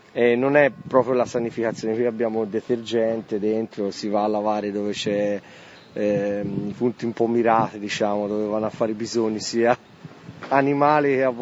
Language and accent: Italian; Florence, Tuscany, Italy; Da fiorentino, sì.